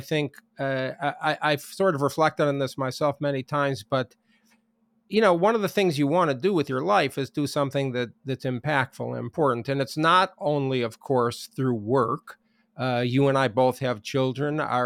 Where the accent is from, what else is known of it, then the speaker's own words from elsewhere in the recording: Chicago, Illinois, United States; I was from Chicago, and I still resent Kansas for stealing our basketball coach, Bill Self.